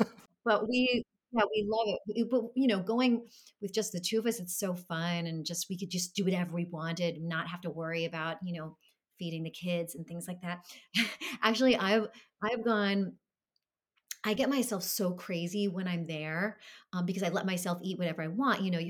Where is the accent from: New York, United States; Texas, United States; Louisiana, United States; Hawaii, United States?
New York, United States; Brooklyn; I didn't go that much as a kid because I grew up in Brooklyn.